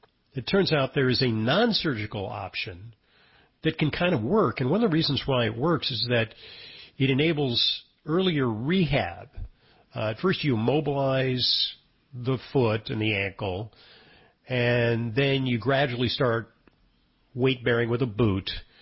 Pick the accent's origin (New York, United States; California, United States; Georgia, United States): New York, United States; because I'm a New Yorker and because I'm a football fan